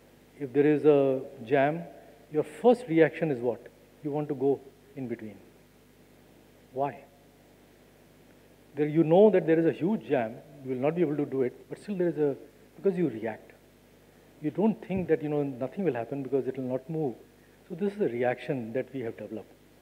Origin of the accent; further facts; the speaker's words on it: Lucknow, Uttar Pradesh, India; I was born and raised in Lucknow, went to some of the best English school, St. Francis.